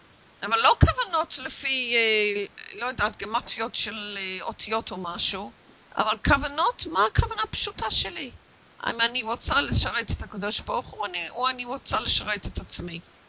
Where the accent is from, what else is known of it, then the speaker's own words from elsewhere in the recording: England, United Kingdom; now in Israel; כשאני גדלתי באנגליה, אוקיי? אנגליה היא לא מקום עשיר. כשאנחנו גדלנו שם, כשהייתי ילדה